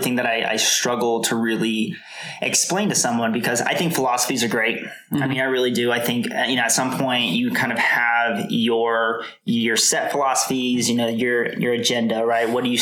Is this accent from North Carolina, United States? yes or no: yes; Denver, North Carolina, United States; also born or lived in Ithaca, New York; So I am from Ithaca, New York. I was born in Ithaca, New York. My parents were military, so we moved to North Carolina when I was very young.